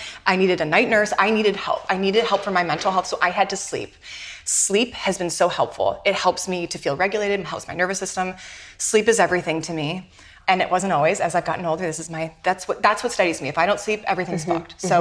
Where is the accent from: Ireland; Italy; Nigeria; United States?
United States; Michigan; For me, I was raised in Michigan, where it's a very blue-collar Midwest work ethic.